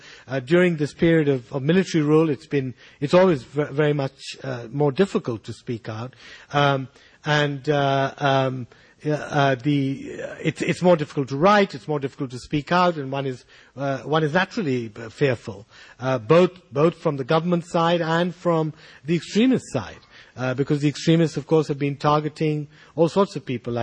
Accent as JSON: {"language": "English", "country": "Pakistan", "said": "No, I'm from Pakistan normally."}